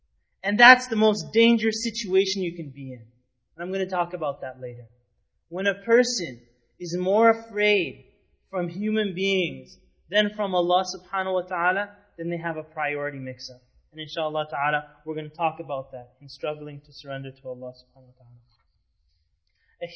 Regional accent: Winnipeg, Manitoba, Canada; Remember when I was younger, growing up in Winnipeg

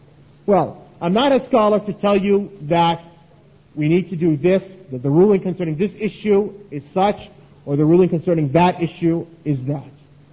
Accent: United States; I'm an American, you might be a Britisher, third person might be Frenchman, and so forth.

